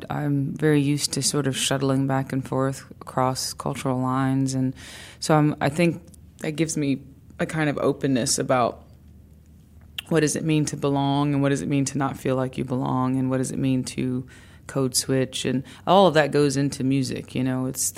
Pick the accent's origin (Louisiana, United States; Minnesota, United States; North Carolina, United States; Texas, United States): North Carolina, United States; Greensboro; Well, for me, it's just Greensboro. Like, it just represents my hometown